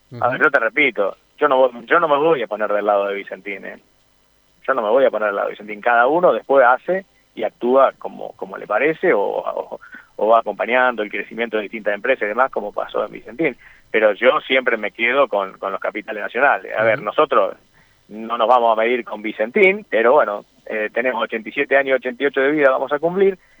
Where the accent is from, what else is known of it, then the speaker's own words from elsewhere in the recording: Santa Fe, Argentina; A ver, uno como santafesino